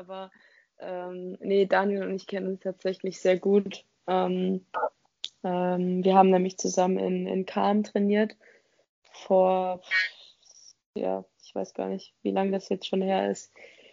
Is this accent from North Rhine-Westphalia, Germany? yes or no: yes; Dortmund, North Rhine-Westphalia, Germany; Ich komme aus Dortmund